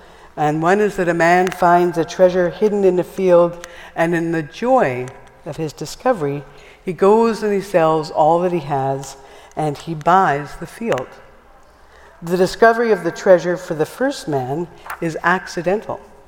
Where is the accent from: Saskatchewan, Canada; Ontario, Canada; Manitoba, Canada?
Manitoba, Canada; Winnipeg; I grew up in Winnipeg